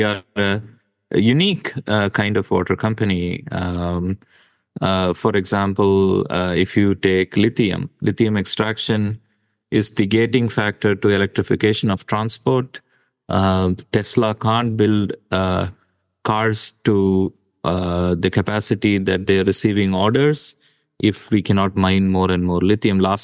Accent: Chennai, Tamil Nadu, India; So I grew up in South India, in a town called Chennai

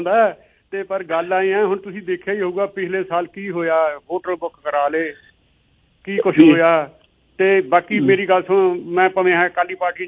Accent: Moga, Punjab, India; ਤੇ ਮੈਂ ਵੀ ਮੋਗੇ ਵਾਲੇ ਹੀ ਆ ਜੀ ਮੈਂ ਵੀ ਮੋਗੇ ਤੋਂ

